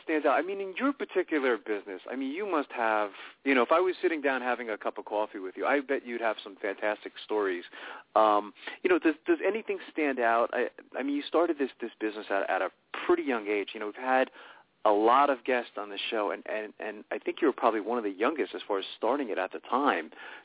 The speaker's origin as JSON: {"language": "English", "town": "Sayreville", "region": "New Jersey", "country": "United States", "tie": "born or raised there", "said": "I remember as a kid, I grew up in Sayreville, New Jersey"}